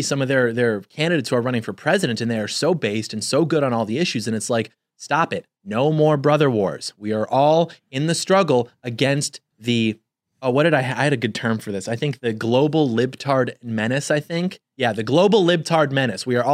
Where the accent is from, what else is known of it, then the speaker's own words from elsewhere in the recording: Midwest, United States; Don't get me wrong. I'm from the Midwest.